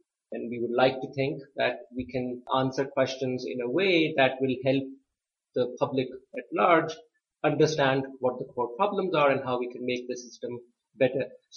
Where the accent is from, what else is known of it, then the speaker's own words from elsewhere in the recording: Pakistan; moved away as an adult; now in United States; I grew up in Pakistan. I did my high school from Pakistan and then came to the U.S. for college.